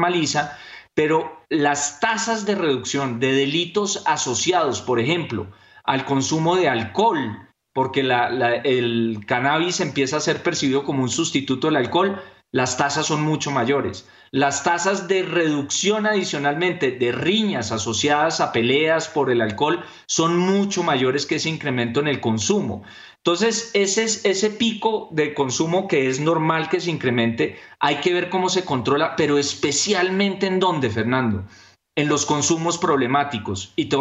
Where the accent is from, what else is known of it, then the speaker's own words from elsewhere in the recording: Colombia; por qué nosotros como colombianos empezamos a plantearnos esto